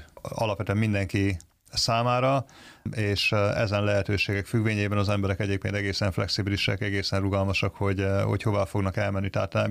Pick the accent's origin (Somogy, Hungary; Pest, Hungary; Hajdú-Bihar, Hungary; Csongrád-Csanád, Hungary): Hajdú-Bihar, Hungary; Debrecen; born there; Debrecen kedves nekem, mert én ebben a városban születtem.